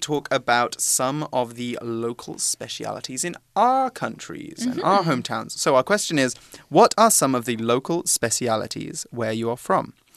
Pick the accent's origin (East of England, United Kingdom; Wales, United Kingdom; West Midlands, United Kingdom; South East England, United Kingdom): West Midlands, United Kingdom; Worcester; I am from Worcester in the UK